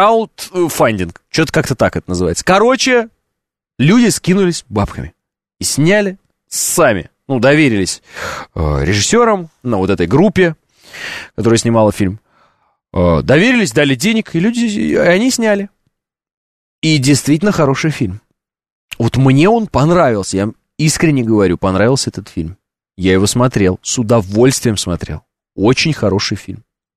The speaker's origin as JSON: {"language": "Russian", "town": "Oral", "region": "West Kazakhstan Region", "country": "Kazakhstan", "tie": "born there", "said": "Хоть я и родился в Казахстане, но я родился в Уральске"}